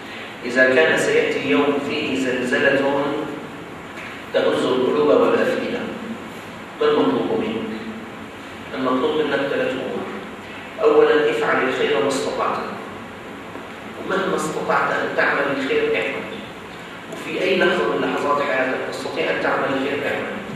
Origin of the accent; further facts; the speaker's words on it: Damascus, Damascus Governorate, Syria; بنت مشفى كبير في جمعية عندنا في الشام اسمها جمعية موجودة في سوريا طبعا اسمها جمعية السلم